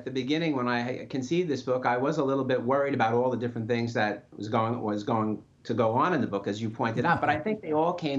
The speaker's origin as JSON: {"language": "English", "town": "Brooklyn", "region": "New York", "country": "United States", "tie": "born or raised there", "said": "The idea goes way back to when I was a kid growing up in Brooklyn, believe it or not."}